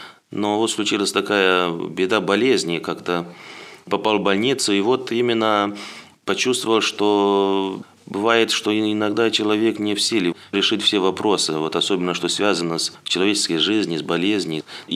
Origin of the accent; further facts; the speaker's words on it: Zhabka, Florești District, Moldova; я родом из Молдавии, буквально 3 километра отсюда, с молдавской стороны. Там монастырь, село Жабка.